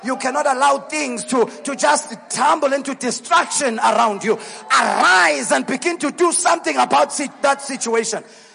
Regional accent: Mpumalanga, South Africa; I am from Mpumalanga.

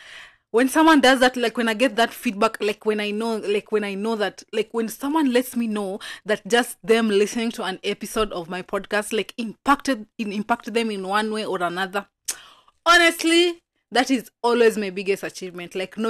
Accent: Kisumu, Kisumu County, Kenya; I wanted to sound like other podcasters, like podcasters from Nairobi, because at the time I was from Kisumu, from Maseno.

